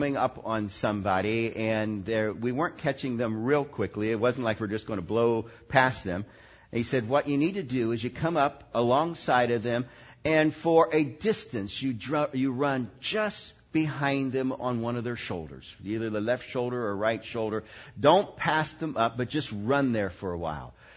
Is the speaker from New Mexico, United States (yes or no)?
no; Lancaster, Ohio, United States; also born or lived in Logan, Ohio; I grew up in Lancaster, but then my parents moved for my last 3 years, and I went to Logan High.